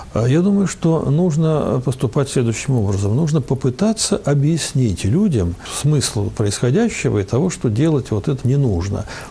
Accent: Abkhazia, Georgia; я вырос в Абхазии, у нас там тоже были некие мусульманские такие районы

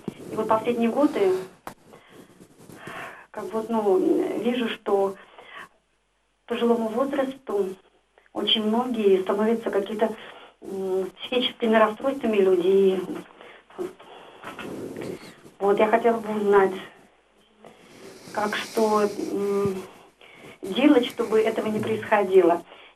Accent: Rostov Veliky, Yaroslavl Oblast, Russia; из Ростова-Великого.

